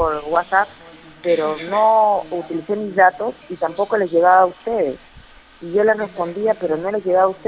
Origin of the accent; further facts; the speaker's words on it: Lima, Peru; Señorita, yo soy de Los Olivos